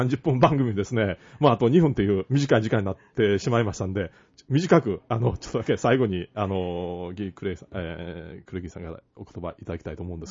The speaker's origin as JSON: {"language": "Japanese", "region": "Kyoto", "country": "Japan", "said": "京都人としてはですね、絶対今年のノーベル平和賞は広島長崎にもらっていただきたいと"}